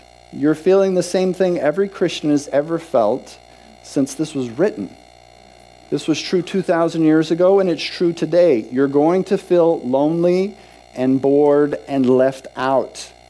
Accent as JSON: {"language": "English", "region": "New Mexico", "country": "United States", "tie": "born or raised there", "lives_now": "Boston, United States", "said": "And I'm not natively from Boston. I grew up in New Mexico. But I was out here."}